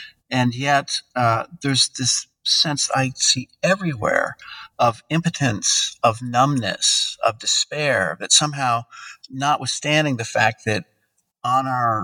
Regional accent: United States; So I grew up and I would say, well, I'm an American.

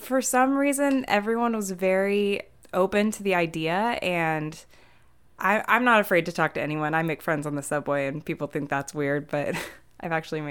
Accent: Florida, United States; moved away as an adult; now in New York, United States; I am from Florida. I moved at the very end of 2013.

